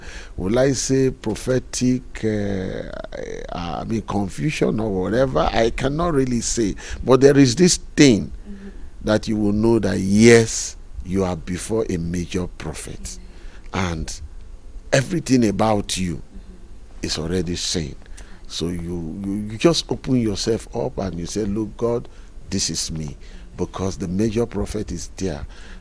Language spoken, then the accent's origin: English; Lagos, Nigeria; I'm coming from Nigeria. Lagos, Nigeria, that's where I come from.